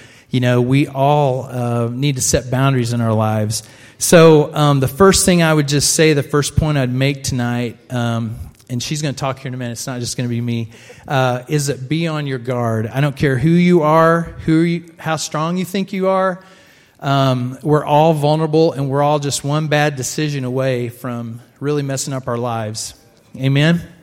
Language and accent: English; Bolivar, United States; But we're from this area. We grew up in Bolivar area. Lorna, she lived in the city of Bolivar. I lived out in the country on the farm.